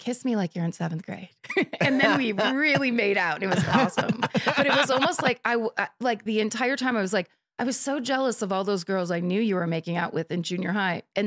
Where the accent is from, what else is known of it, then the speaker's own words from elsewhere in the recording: South Africa; I grew up in South Africa.